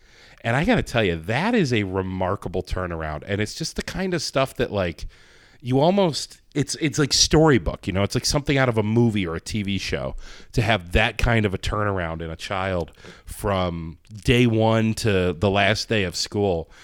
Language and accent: English; Ohio, United States; now in Rochester, United States; I grew up in Ohio. School was out first week of June.